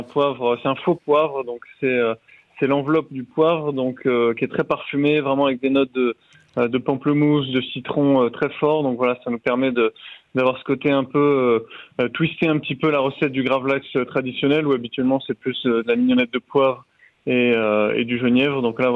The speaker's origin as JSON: {"language": "French", "region": "Normandy", "country": "France", "said": "les huîtres normandes, parce que je suis normand, donc ça me fait plaisir d'essayer d'incorporer un petit clin d'œil à ma Normandie."}